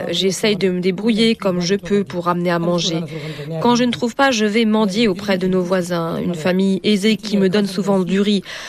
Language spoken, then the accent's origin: French; Gao, Mali; now in Bamako, Mali; J'ai 41 ans et je viens de Gao. Ça fait 4 mois que je suis à Bamako.